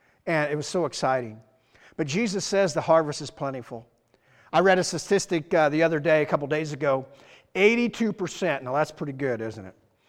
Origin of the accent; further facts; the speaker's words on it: Iowa, United States; to come back here to my hometown and to to do some things in Iowa